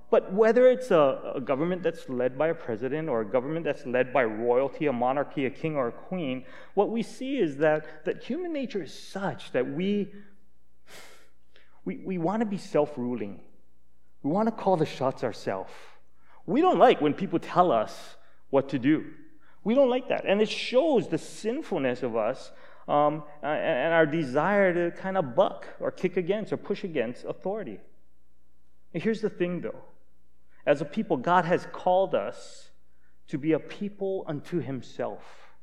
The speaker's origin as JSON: {"language": "English", "region": "Hawaii", "country": "United States", "said": "As you guys know, I'm from Hawaii. Either that or my English isn't very proper and I have a bad accent. But you guys probably know that I come from Hawaii."}